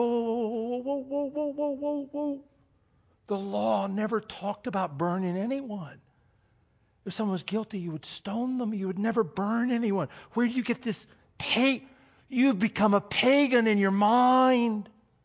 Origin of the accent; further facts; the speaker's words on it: North Carolina, United States; also born or lived in New York; I was raised in Eastern North Carolina.